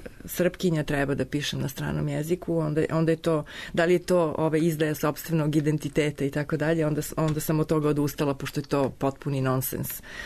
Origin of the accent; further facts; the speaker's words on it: Belgrade, Serbia; now in Rome, Italy; pošto ja sam Beograđanka prema tome. Ja sam Beograđanka koja već dugo živi u Rimu i ja to svoje nosim, to svoje beograđanstvo